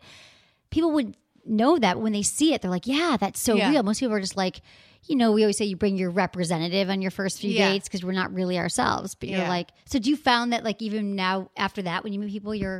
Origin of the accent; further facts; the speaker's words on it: Michigan, United States; Like where I grew up in Michigan, like everybody was definitely married by 30.